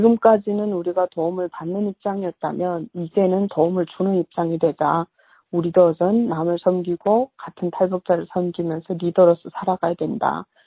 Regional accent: North Korea; now in United States; 내가 북한 사람이라는 거를

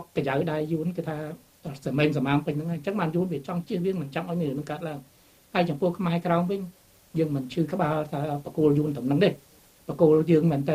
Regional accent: Mekong Delta, Vietnam; បើតែចំពោះយើងជាខ្មែរក្រមយើងមិនដែលទទួលស្គាល់ព្រំដែនយួន

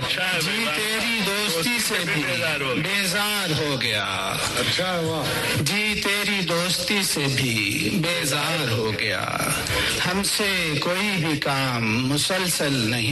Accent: Sialkot, Punjab, Pakistan; born there

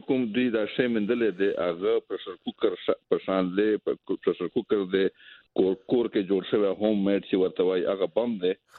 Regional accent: Tank, Khyber Pakhtunkhwa, Pakistan

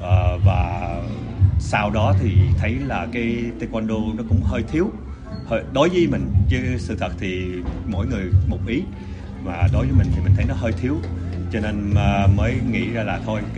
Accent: Belgium; Lúc nhỏ thì cũng ở Âu Châu, ở bên Bỉ.

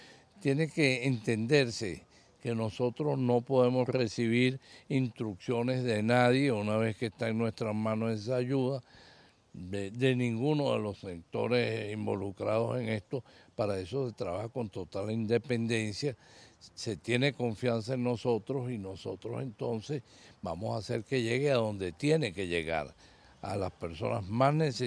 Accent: Venezuela; porque somos venezolanos.

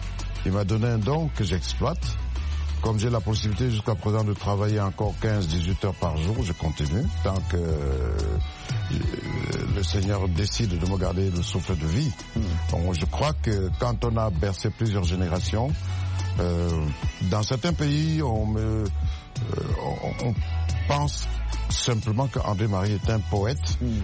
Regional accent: West, Cameroon; Je suis de l'Ouest Cameroun.

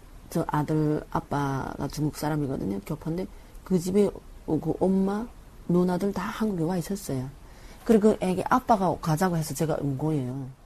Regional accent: Onsong, North Hamgyong, North Korea; moved away as an adult; also born or lived in Yanji, China; now in South Korea; 저는 함경북도 언성에서 왔고요.

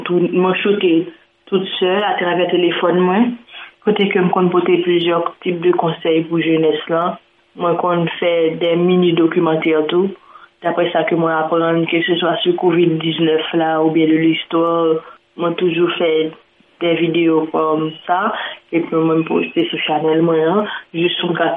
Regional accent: Haiti; Moi-même, en tant que haïtienne, j'ai un débat avec moi, remarqué dans ce circuit, dans le fonctionnement, nous-mêmes en Haïti.

